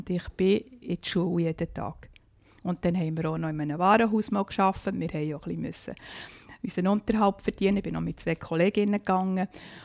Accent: Biel, Bern, Switzerland; Ich bin sehr sogar mitten in der Stadt aufgewachsen, in Biel am Zentralplatz. Meine Eltern hatten ein Geschäft dort.

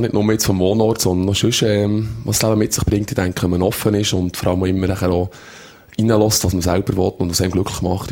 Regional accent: Bern, Switzerland; einerseits bin ich in Bern natürlich aufgewachsen. Ich bin dort schon rein von Bindungstheorie her verschmolzen mit Bern.

